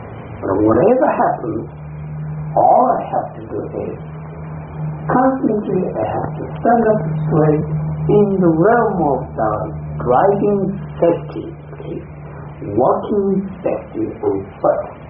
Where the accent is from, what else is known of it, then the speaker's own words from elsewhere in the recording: Japan; first language Japanese; English is a second language; Because I am not American, so I have to use some English. My native language is Japanese.